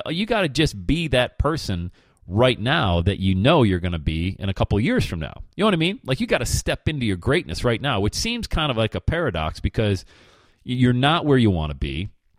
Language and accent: English; Pennsylvania, United States; but I grew up in Pennsylvania, a huge Philadelphia 76er fan.